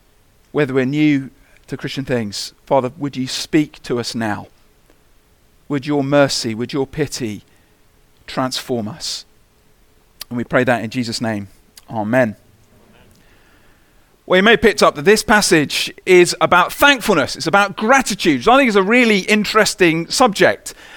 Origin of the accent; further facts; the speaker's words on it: United Kingdom; I mean, I'm a Brit, and I think we are perhaps the most miserable culture possibly on the planet.